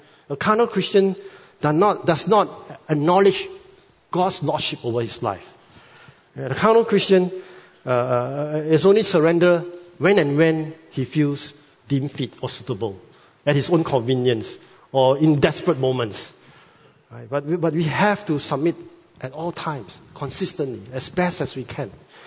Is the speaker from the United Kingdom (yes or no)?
no; Malaysia; now in Singapore; You know, I'm Malaysian, Singapore PR, hopefully will become Singapore citizen soon.